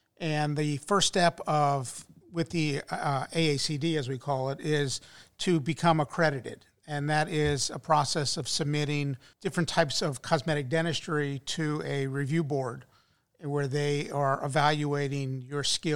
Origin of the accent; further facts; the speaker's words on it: Roselawn, Ohio, United States; So I grew up in Roselawn, went to Walnut Hills.